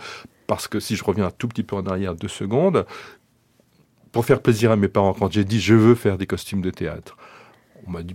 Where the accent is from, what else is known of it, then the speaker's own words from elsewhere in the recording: Arles, Provence-Alpes-Côte d'Azur, France; born there; je suis né à Arles